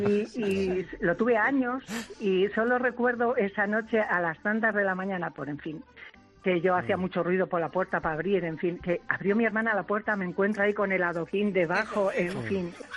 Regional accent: Albacete, Castilla-La Mancha, Spain; now in Cantabria, Spain; Vale, soy una albaceteña que vive en Cantabria.

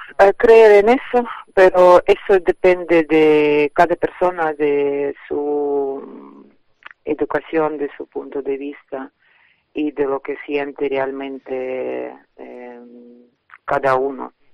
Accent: Vigo, Galicia, Spain; ¿De dónde eres? Y digo, ¿yo? Soy de aquí, de toda la vida. Sí, me siento gallega, vamos.

